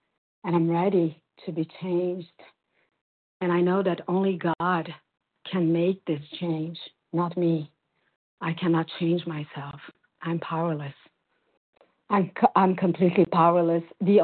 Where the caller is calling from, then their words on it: Brazil; And I'm calling from Brazil.